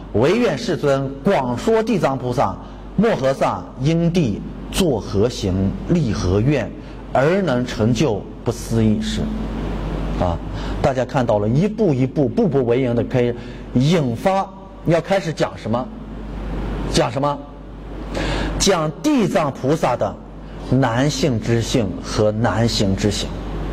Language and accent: Chinese; China; 确实现在这个恒河的沙呀，被我们中国人、中国的信徒去了也是给带回来不少啊。